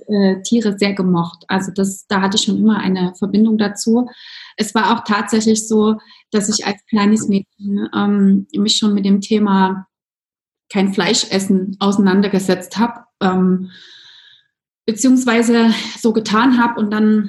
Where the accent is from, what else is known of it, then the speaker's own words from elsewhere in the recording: Zwickau, Saxony, Germany; now in Dresden, Germany; Nein, ich bin tatsächlich in Zwickau aufgewachsen und lebe jetzt seit genau 7 Jahren in Dresden. Nächsten Monat, also im November, werden es genau 7 Jahre.